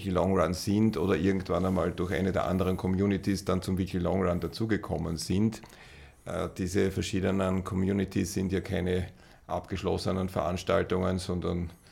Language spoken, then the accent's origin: German; Lower Austria, Austria; Ich komme aus Niederösterreich, also meine niederösterreichische Seele freut sich immer über so Läufe irgendwo